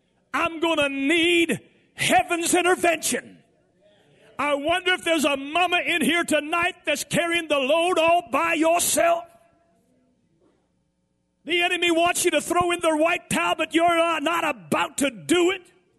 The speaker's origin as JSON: {"language": "English", "region": "Eastern Canada", "country": "Canada", "said": "since I hail from Eastern Canada, where that has the highest tides in the world, 60 feet high, twice a day"}